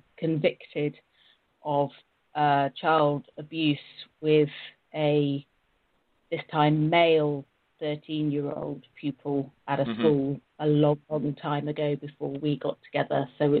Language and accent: English; England, United Kingdom; I am a 47-year-old divorced and single female. I come from England.